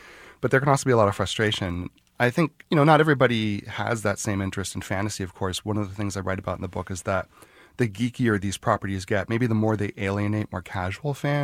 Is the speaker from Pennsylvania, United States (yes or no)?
yes; Scranton, Pennsylvania, United States; I'm from Scranton, Pennsylvania, and I didn't know many people when I was growing up who were interested in that kind of thing.